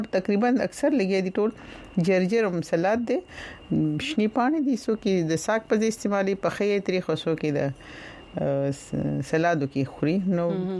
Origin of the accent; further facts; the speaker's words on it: Swat, Khyber Pakhtunkhwa, Pakistan; د سوات نه یم